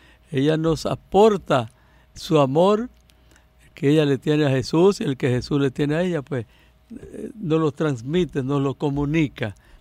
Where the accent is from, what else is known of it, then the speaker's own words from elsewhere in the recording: Higüey, La Altagracia, Dominican Republic; yo soy de Higüey